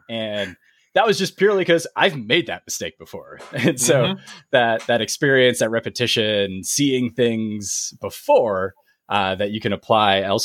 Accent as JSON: {"language": "English", "country": "United States", "tie": "born or raised there", "said": "I grew up in the States, if you couldn't tell by my accent."}